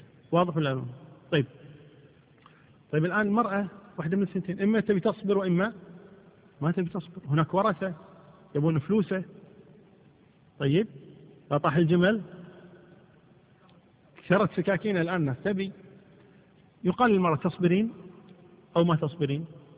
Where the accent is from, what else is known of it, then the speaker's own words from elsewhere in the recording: Kuwait; امرأة المفقود مثل ما حصل بالنسبة للأسرى عندنا في الكويت هنا